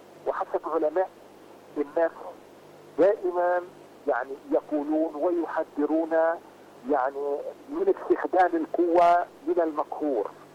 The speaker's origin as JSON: {"language": "Arabic", "country": "Palestine", "said": "نحن كفلسطينيين"}